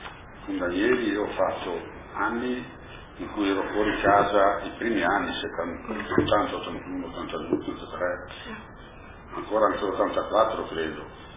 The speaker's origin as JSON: {"language": "Italian", "town": "Genoa", "region": "Liguria", "country": "Italy", "tie": "born there", "said": "Genova è la mia città natale, tutto bene, insomma ho 20 anni"}